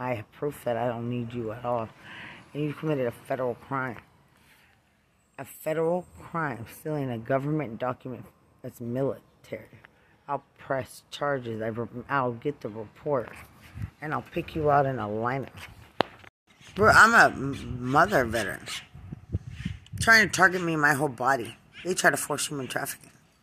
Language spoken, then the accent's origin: English; Lubbock, Texas, United States; I am from Lubbock, Texas.